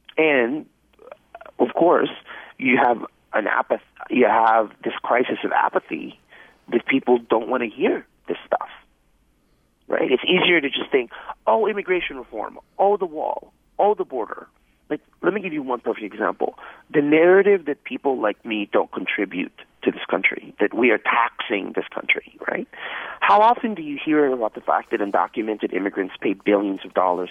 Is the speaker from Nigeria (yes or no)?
no; California, United States; That was a surprise to me because I grew up in California.